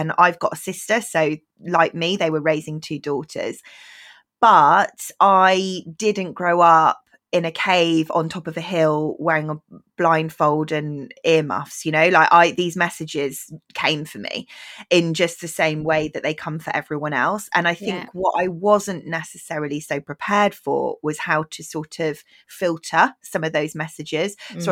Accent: Bristol, South West England, United Kingdom; So I grew up in a fairly progressive city. I grew up in Bristol.

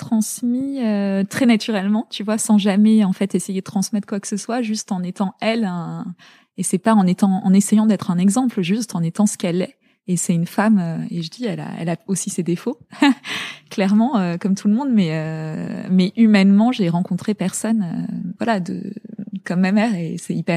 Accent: La Garenne-Colombes, Île-de-France, France; also born or lived in Zaire; j'étais à la Garenne Colombe, donc c'était une banlieue géniale parce que vraiment, pour le coup, avec plein de milieux sociaux différents et de gens d'origines différentes.

